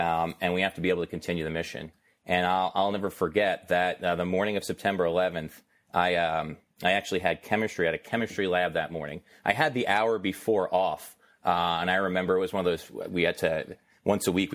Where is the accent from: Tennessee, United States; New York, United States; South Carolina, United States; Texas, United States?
New York, United States; New York City; born and raised in New York City. I actually went to high school about 5 minutes from the Trade Center.